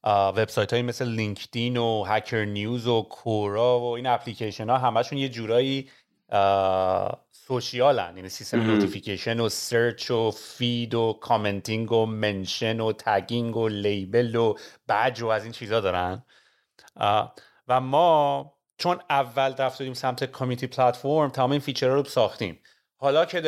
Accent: Iran; now in Canada; ما پاشدیم کوبیدیم از ایران زدیم بیرون اومدیم کانادا

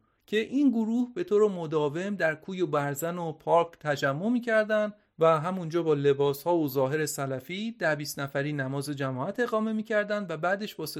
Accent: United Kingdom; منی که توی بریتانیا به دنیا اومدم و همه عمرم رو اینجا بودم رو کسی به عنوان بریتانیایی به حساب نمی آورد. چرا؟ فقط به خاطر اینکه والدینم مسلمون و پاکستانی بودن.

